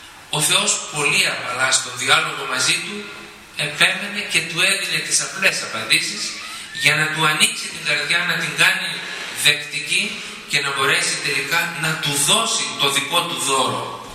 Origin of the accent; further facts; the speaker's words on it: Greece; born there; Δεν διαλέξαμε εμείς το ότι γεννηθήκαμε εδώ στην Ελλάδα και από φυσικό μας έρχεται το να έχουμε τη σχέση με την Εκκλησία.